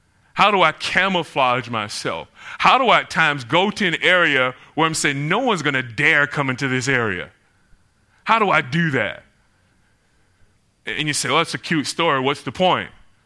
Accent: Orlando, Florida, United States; You know, as a kid, growing up in Florida, as well, I grew up in Orlando, Florida, and I remember having some of the best times ever because in Florida, much of it's changed since I grew up as a kid.

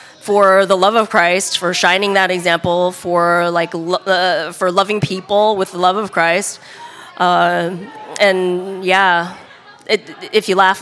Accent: United States; I thought that I would relate to the Czech people on the basis of the fact that they're white and I grew up in America.

